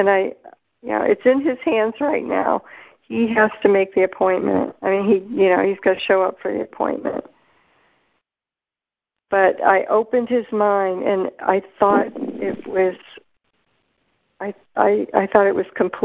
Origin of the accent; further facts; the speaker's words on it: St. Louis, Missouri, United States; I'm from St. Louis, but I'm actually in Florida right now.